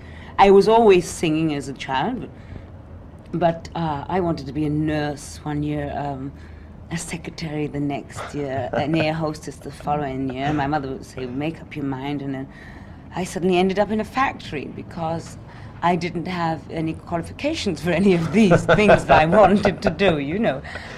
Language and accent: English; Cardiff, Wales, United Kingdom; born or raised there